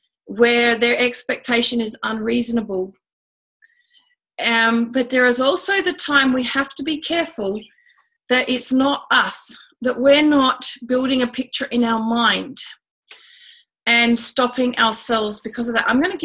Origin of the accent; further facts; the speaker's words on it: Australia; Anyway, the whole idea of being my Aussie self went well with the audience because it was the Aussie audience.